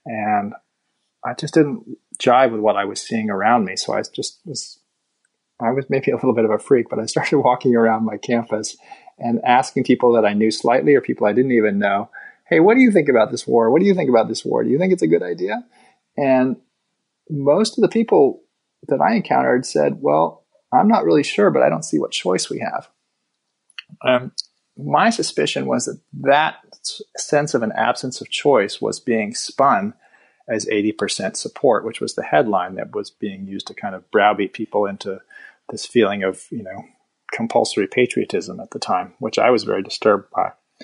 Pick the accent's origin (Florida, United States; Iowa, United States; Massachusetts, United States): Massachusetts, United States; Boston; born there; So I was born in Boston. I grew up in a family of activists and Quakers.